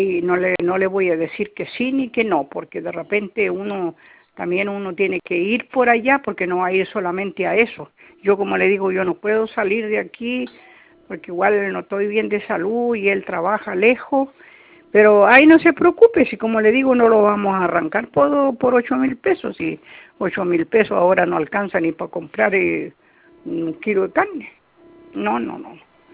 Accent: Chonchi, Los Lagos, Chile; nosotros somos de Chonchi.

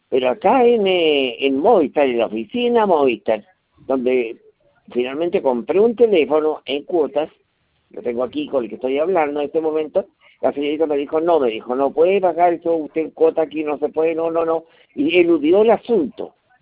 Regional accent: Macul, Santiago Metropolitan Region, Chile; now in Arica, Chile; me vine de Macul ya hace bastante tiempo. Entonces estoy en Arica, yo estoy exactamente.

